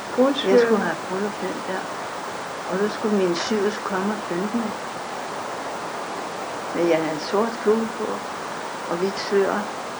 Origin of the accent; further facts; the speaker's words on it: Kirkerup, Zealand, Denmark; Jeg er fra Kirkerum.